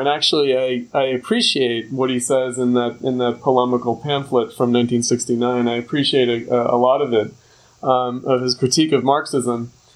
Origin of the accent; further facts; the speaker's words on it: New York City, New York, United States; I grew up in New York, so I went to the anarchist bookstore in Manhattan.